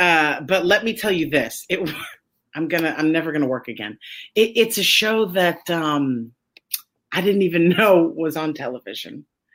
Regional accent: Louisiana, United States; Let me tell you something that you don't know hot. I grew up in Louisiana.

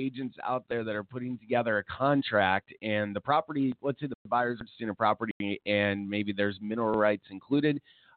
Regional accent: Syracuse, New York, United States; I'm from Syracuse

